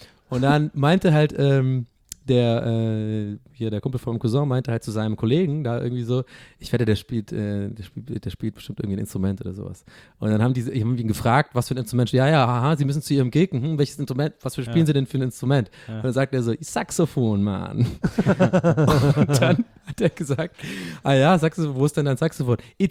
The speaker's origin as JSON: {"language": "German", "town": "Dublin", "region": "Leinster", "country": "Ireland", "said": "ich bin ja Ire, ja, und ich komme aber aus Dublin, ich bin Stadtkind, so."}